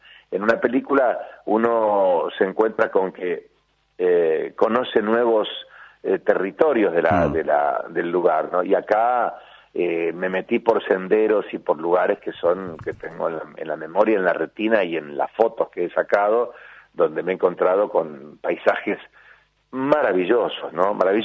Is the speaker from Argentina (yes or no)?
yes; Tandil, Buenos Aires Province, Argentina; moved away as an adult; now in Buenos Aires, Argentina; soy un hombre ahora ya grande, pero que en algún momento fui joven y que salí de Tandil para venir a Buenos Aires a estudiar teatro